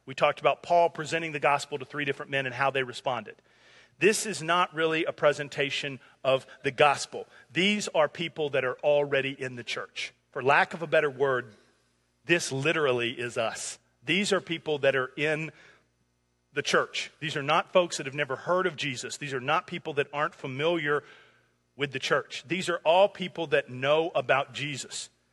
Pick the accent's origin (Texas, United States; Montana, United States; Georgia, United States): Georgia, United States; Atlanta; I was born in Atlanta. I grew up in Georgia.